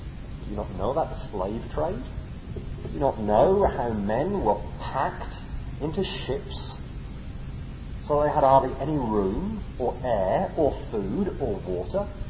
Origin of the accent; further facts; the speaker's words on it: England, United Kingdom; Yes, I think all of us, bar one this morning, would say that we're English.